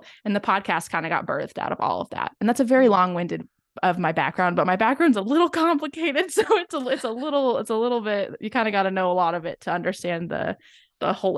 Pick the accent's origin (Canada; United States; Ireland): United States; Seattle, Washington; Like, we're talking like, I grew up in Seattle.